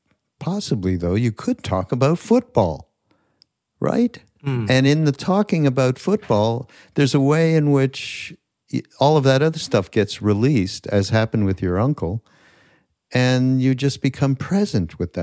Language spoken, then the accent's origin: English; Canada; Canadian. I'm from Canada.